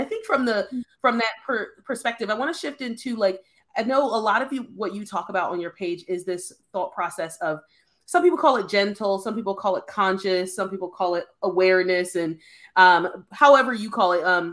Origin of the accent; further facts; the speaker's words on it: Philadelphia, Pennsylvania, United States; I'm from Philadelphia, so in Philadelphia, Quaker schools.